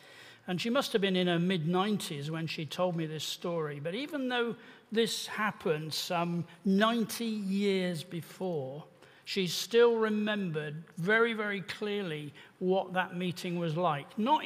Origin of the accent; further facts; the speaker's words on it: Wales, United Kingdom; born there; accent: English; I sound quite like Matt in the sense that my accent's very English. But I was actually born in Wales, and my family are Welsh.